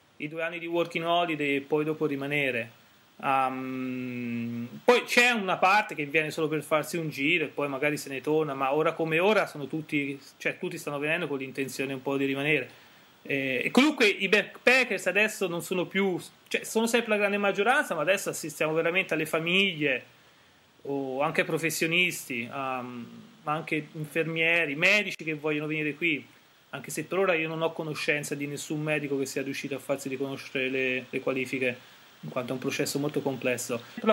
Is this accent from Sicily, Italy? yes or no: no; Tuscany, Italy; now in Australia; sono toscano anch'io, sono di un piccolo paese fra Pisa e Lucca, abbastanza isolato. E niente, no, io sono in Australia da oramai quasi 5 anni.